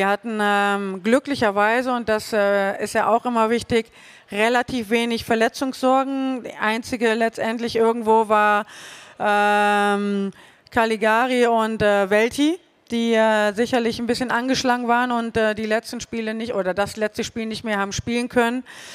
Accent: Germany; Ich komme aus Deutschland

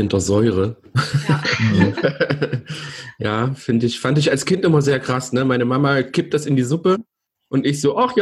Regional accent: East Germany, Germany; Bei uns im Osten

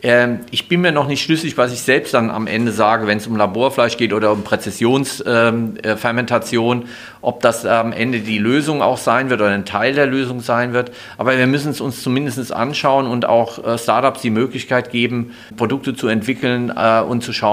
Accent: Hesse, Germany; Ich komme aus Hessen.

